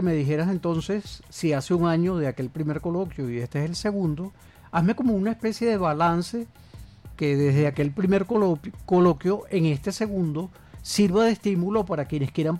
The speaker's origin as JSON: {"language": "Spanish", "town": "Caracas", "region": "Capital District", "country": "Venezuela", "said": "Yo de La Pastora, del Polvorín."}